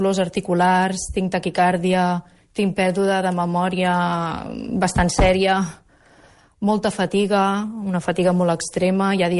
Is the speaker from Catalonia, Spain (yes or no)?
yes; Igualada, Catalonia, Spain; Jo soc d'Igualada